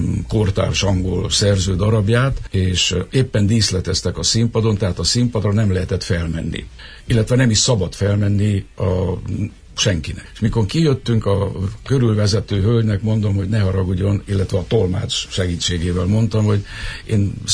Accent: Mureș County, Romania; now in Hungary; tud persze, hogy Erdélyből vagyok, hát nagyon üdvözölt, és mikor megtudta azt, hogy nyárádmenti vagyok

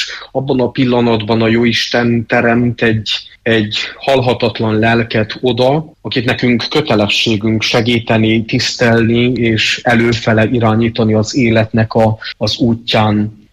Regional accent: Csíkdelne, Harghita, Romania; ugyanis én Csíkdellén nevelkedtem, és a falunak a kápolnáján túl, illetve mellette van nem messze egy anyatemplom

